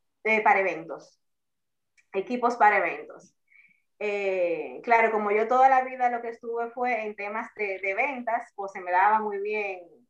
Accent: Santo Domingo, Dominican Republic; Yo soy originalmente de Santo Domingo, pero vine aquí a Santa Ana en el 2007.

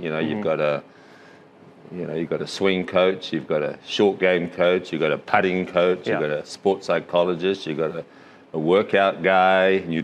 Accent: Zimbabwe; moved away; also born or lived in England; I was born in England, but I grew up in Africa, so I spent a lot of time in Southern Africa, Rhodesia, or Zimbabwe as it is now.

